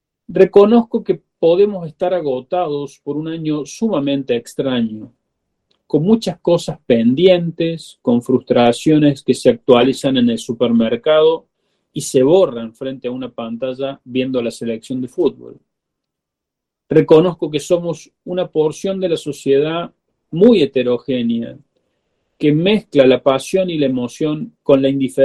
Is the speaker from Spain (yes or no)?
no; Argentina